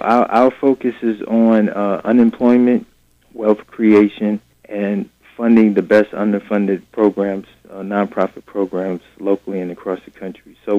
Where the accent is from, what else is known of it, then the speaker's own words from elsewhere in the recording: New York, United States; moved away as an adult; also born or lived in Washington State; now in San Francisco Bay Area, United States; Well, I'm originally from New York, but I migrated to California via Washington State.